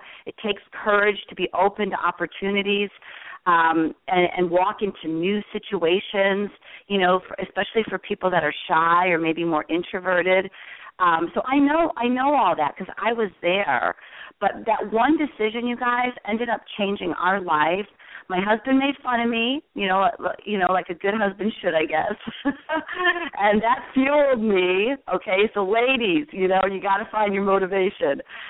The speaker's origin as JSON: {"language": "English", "town": "Chicago", "region": "Illinois", "country": "United States", "also_born_or_lived": "Denver", "moved": "as an adult", "said": "I'm originally from Chicago, my husband and I, and, you know, we met in the house clubs back in the 80s"}